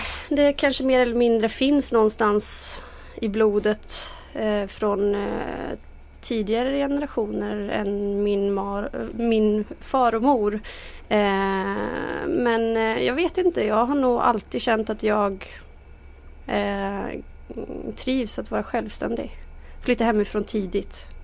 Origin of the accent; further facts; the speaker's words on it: Skövde, Västra Götaland County, Sweden; Jag kommer ifrån en liten stad som heter Skövde. Som ligger ungefär 30 mil neråt. Ja, uppvuxen i trakterna där helt enkelt.